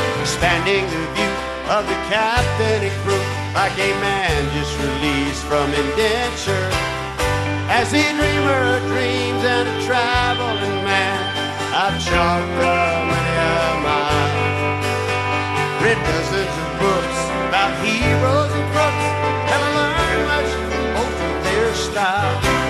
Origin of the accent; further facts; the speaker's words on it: Mobile, Alabama, United States; also born or lived in Pascagoula; as a child of the Mardi Gras, growing up in Mobile and Pascagoula